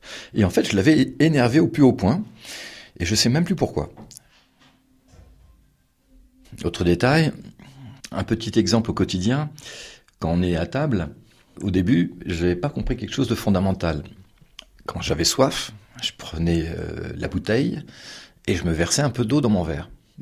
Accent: Paris, Île-de-France, France; en tant que Parisien, nourri steak frites midi et soir dans le restaurant familial

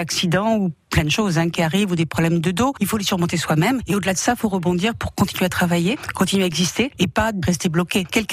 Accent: Paris, Île-de-France, France; now in Vaucluse, France; Je suis née à Paris, j'ai fait mes études à Paris. J'ai fait une incarpate de quelques années sur Villeneuve-les-Avignon, j'étais en pension. Je suis ensuite remontée sur Paris pour mes études supérieures.

